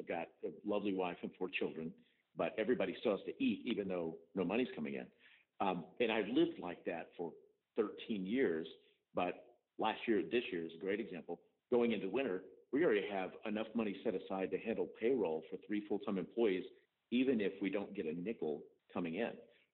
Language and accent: English; Texas, United States; Because I grew up in West Texas on a little farm